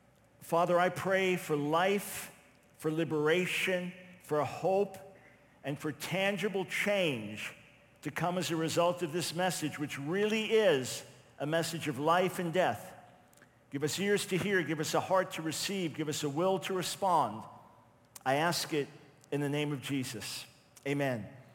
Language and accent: English; New York, United States; And as a New Yorker, I knew good pizza.